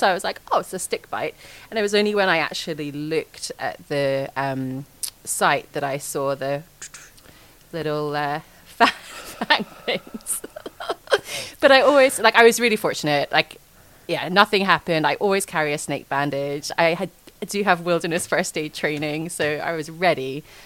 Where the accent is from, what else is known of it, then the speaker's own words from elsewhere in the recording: Scotland, United Kingdom; also born or lived in Sydney; now in Sunshine Coast, Australia; I moved out to Australia from Scotland over a decade ago now. I was originally in Sydney and had a great time living in Sydney.